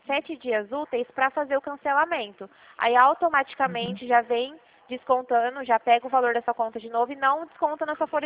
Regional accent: Dracena, São Paulo, Brazil; não sou de Vitória da Conquista, sou aqui de Dracena

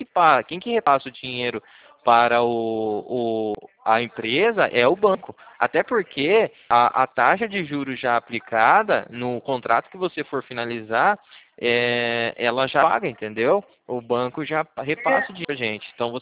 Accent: Paraná, Brazil; eu sou do Paraná

